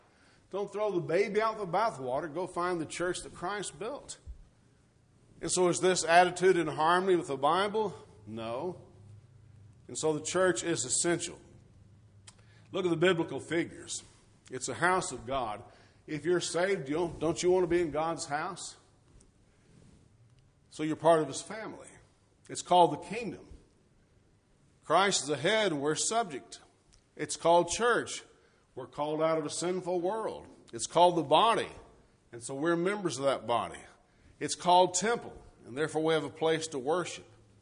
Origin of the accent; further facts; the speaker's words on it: United States; I'm a human. I'm an American.